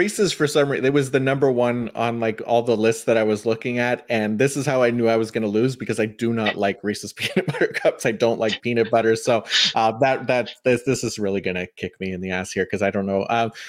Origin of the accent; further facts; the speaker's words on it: Canada; I'm realizing that as a Canadian, I have different candies here as well.